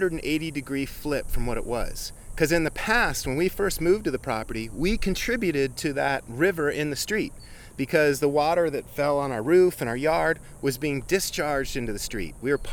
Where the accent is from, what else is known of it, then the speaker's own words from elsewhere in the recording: Tucson, Arizona, United States; So I want, I grew up here in Tucson and I saw the water situation steadily get worse.